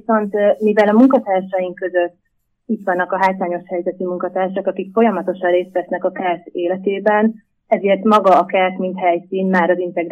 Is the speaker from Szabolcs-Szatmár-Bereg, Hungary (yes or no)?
no; Gödöllő, Pest, Hungary; egyébként én Gödöllőn nőttem fel